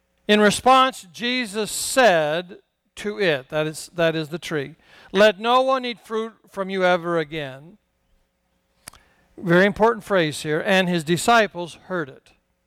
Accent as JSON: {"language": "English", "region": "Rocky Mountains", "country": "United States", "said": "I'm from the Rocky Mountains. I moved to Virginia, and I asked somebody if there's any place I could go hiking."}